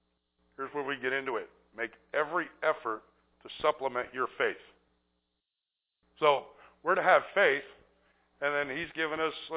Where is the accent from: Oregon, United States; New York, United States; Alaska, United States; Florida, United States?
New York, United States; Bronx; I'm from the Bronx, folks. I didn't think I was ever going to get that anything like that in my life.